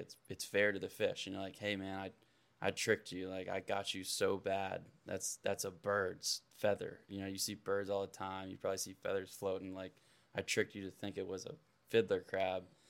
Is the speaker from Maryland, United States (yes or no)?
yes; Maryland, United States; we're all from Maryland